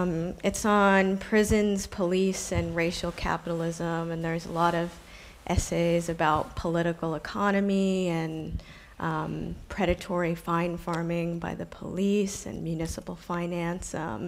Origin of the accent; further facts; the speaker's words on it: United States; was topical because I'm from the United States. We are the largest per capita incarcerator in the world.